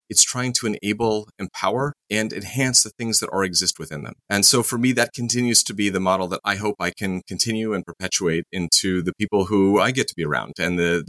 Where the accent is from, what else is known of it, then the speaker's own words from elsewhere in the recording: Eugene, Oregon, United States; I was in yeshiva studying in Efrat in Israel, my hometown being back in Eugene, Oregon.